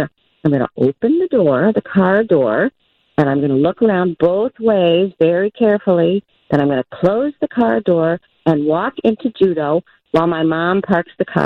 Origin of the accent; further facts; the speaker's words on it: Wilmette, Illinois, United States; I grew up in Wilmette, Illinois, so it's you know, I certainly grew up with WGN.